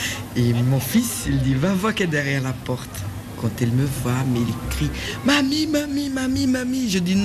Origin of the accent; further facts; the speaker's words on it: Brazil; French is a second language; Je suis brésilienne